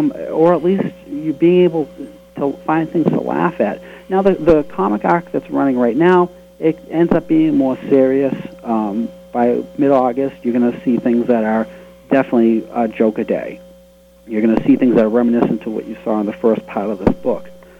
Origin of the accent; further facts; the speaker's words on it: Boston, Massachusetts, United States; accent: Boston; I have, my accent's the Boston accent, which was, I try to hide it as much as I could